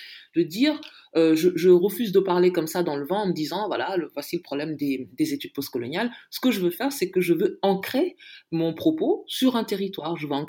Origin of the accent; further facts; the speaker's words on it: Vénissieux, Auvergne-Rhône-Alpes, France; moi, en grandissant au Minguette, je ne peux pas comparer la situation au Queens du milieu des années 80